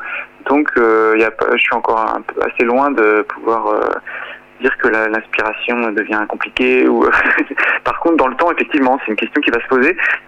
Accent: Brûlon, Pays de la Loire, France; now in Nantes, France; Voilà, j'ai 34 ans, je suis originaire de Brulon, dans la Sarthe, à quelques kilomètres de la Mayenne, et je vis à Nantes.

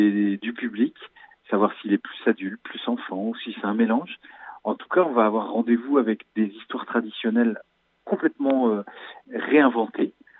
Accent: Fontenay-le-Comte, Pays de la Loire, France; Moi, je viens de Vendée, du sud de la Vendée, la région de Fontenay-le-Comte. J'ai grandi dans un pays de légende, en fait, pas très loin de la tour de la Fée Mélusine.

